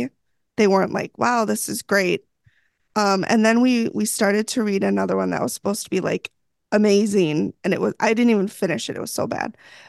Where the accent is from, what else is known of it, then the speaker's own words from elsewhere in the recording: Midwest, United States; I'm from Midwest. We say everything wrong.